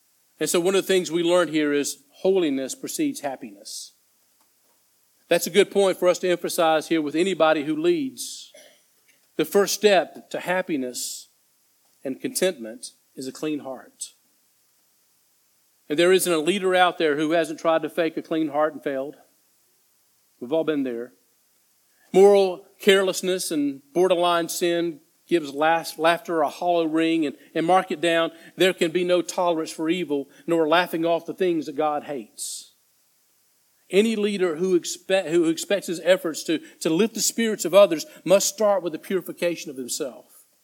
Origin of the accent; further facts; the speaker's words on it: United States; I'm from the States, and we've got some big churches over there, and the church that I'm from originally